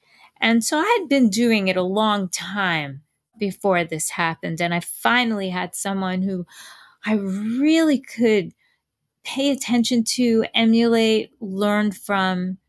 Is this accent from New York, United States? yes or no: yes; New York City, New York, United States; also born or lived in Tucson; now in Los Angeles, United States; I'm from New York City, so I moved to Tucson, Arizona to go to college.